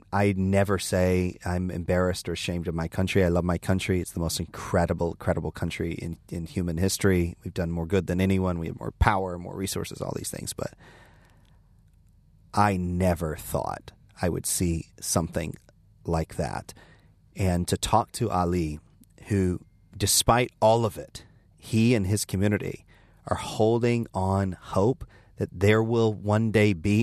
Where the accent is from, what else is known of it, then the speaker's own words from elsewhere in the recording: United States; And as an American, I just have to say, like, you know, I feel as an American citizen, just a personal responsibility